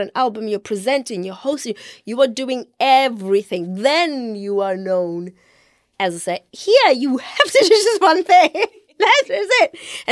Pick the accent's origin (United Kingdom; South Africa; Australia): South Africa; I come from South Africa.